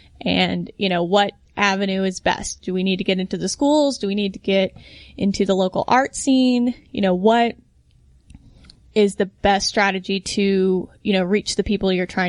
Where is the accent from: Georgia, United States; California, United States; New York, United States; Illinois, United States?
Georgia, United States; You know, I grew up here in Cobb County. I know a lot of people here. It's important to me. Atlanta is important to me. Cobb County is important to me.